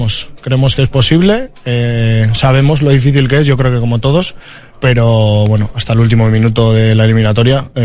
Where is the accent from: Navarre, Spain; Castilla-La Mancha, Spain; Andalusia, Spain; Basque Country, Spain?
Basque Country, Spain; Bilbao; Como somos de Bilbao, es un poco Bilbao